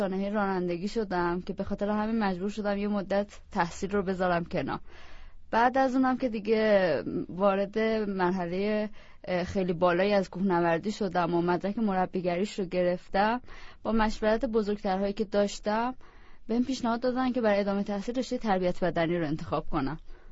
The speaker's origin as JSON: {"language": "Persian", "region": "Qazvin", "country": "Iran", "tie": "born there", "said": "من تو شهر قزوین به دنیا اومدم، شهرستان قزوین. فرزند اول خانواده هستم و یک خواهر و دو برادر هم دارم که از خودم کوچیک‌تر."}